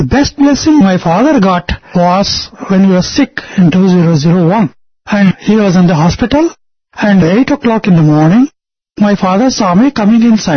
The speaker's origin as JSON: {"language": "English", "town": "Dandi Kuppam", "region": "Andhra Pradesh", "country": "India", "said": "And then we were big farmers. We come from 12 miles from Kuppam, called Dandi Kuppam."}